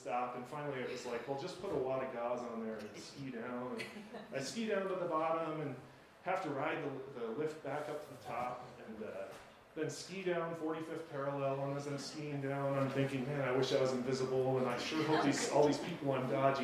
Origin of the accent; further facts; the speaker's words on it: Illinois, United States; First, growing up in Illinois, you become such a great skier, it was just a natural fit.